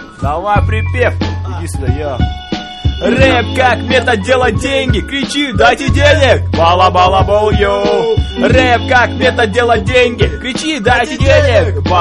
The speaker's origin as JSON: {"language": "Russian", "country": "Kazakhstan", "said": "Вы знаете, что мы из Казахстана, да?"}